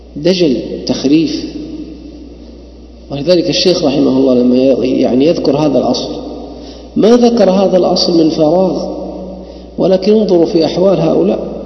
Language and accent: Arabic; Yanbu, Medina Province, Saudi Arabia; حتى عندنا في ينبع كانوا إلى عهد قريب من 40 سنة أو 30 سنة